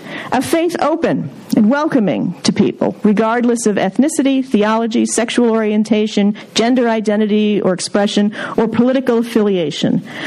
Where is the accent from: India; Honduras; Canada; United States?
India; Growing up in India, I felt like a social outcast, a cultural hyphen, a religious hybrid, an only child of a short-lived marriage between a lower caste Muslim father and an upper caste Hindu mother.